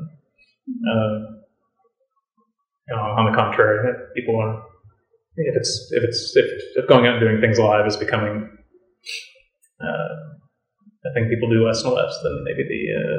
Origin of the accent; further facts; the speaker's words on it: Saint John, New Brunswick, Canada; We have about 50 people in St. John, New Brunswick, mm-hmm. which is my hometown